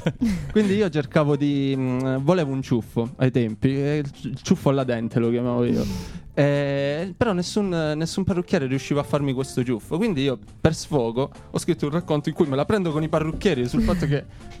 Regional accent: Apulia, Italy; Vengo da un paese in provincia di Lecce, sulla punta più estrema.

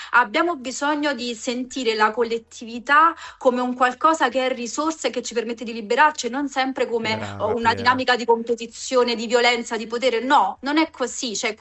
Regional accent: Caserta, Campania, Italy; born there; A Caserta.

